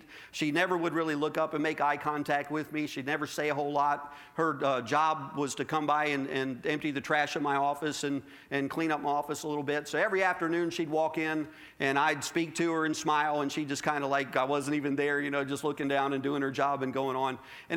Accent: Maryland, United States; I grew up in Maryland. Everybody was, you know, crazy fanatical Redskin fans or University of Maryland Terrapins, that kind of thing.

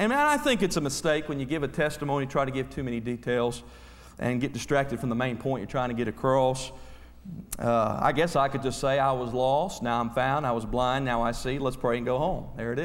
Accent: Tampa, Florida, United States; born there; Well, I was born in Tampa in March of 1980.

